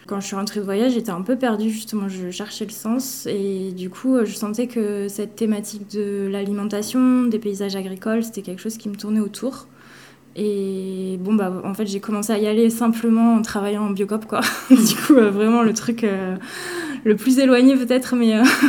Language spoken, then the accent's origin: French; Occitanie, France; j'ai grandi dans le Lot, du coup plutôt à la campagne